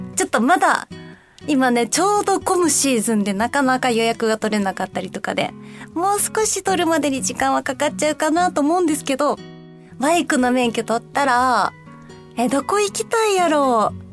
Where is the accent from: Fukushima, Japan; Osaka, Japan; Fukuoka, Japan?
Osaka, Japan; now in Tokyo, Japan; 私大阪、さっきも言ったんですけど、大阪から東京に上京して、7年経ちます。